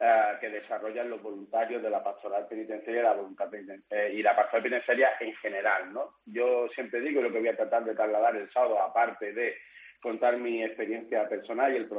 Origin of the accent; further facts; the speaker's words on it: Málaga, Andalusia, Spain; born there; en Málaga, por supuesto, porque es mi tierra natal